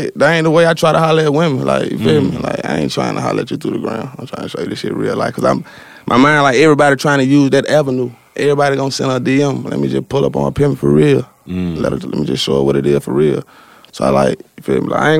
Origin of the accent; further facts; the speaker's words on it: Atlanta, Georgia, United States; Like, I'm from Atlanta.